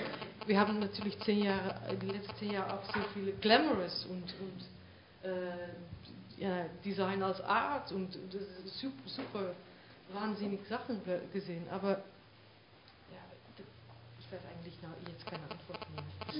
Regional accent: Netherlands; German is a second language; wenn ich komme aus Holland

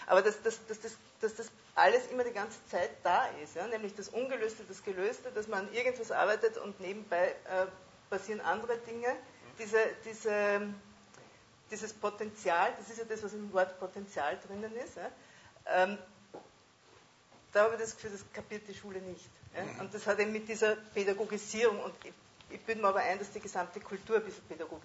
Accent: Mödling, Lower Austria, Austria; Nein, aber in Mödling, wo ich herkomme

